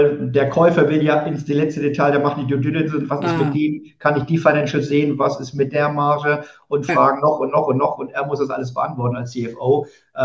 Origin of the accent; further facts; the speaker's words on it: Hamburg, Germany; ich habe hier als Hamburger Jung was aufgebaut